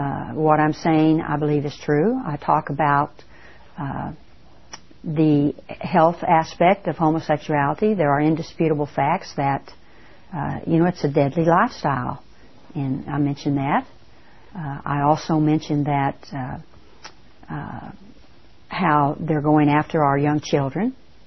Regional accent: United States; Now, as an American, I believe they have a right to choose that lifestyle

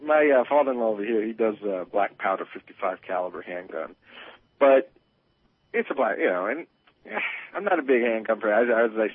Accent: New York, United States; I mean, I grew up in New York, right?

